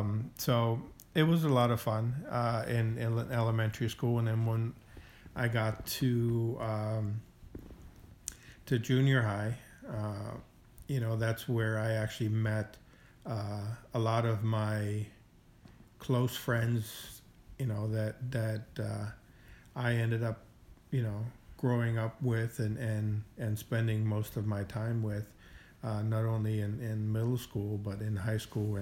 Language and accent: English; Austria; moved away; I've had a lot of happy moments growing up in Austria, surrounded by all of my aunts, uncles, and cousins